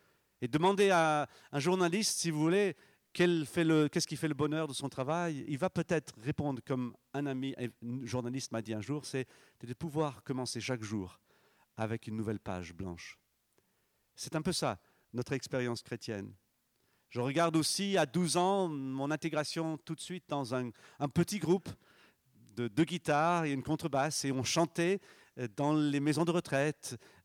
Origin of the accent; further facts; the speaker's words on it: England, United Kingdom; also born or lived in Kolkata, India; je suis né dans une famille chrétienne. Je suis né à Calcutta, en Inde, mais ça, c'est comme un fait divers. Et ensuite, j'ai passé la plupart de ma vie en Angleterre.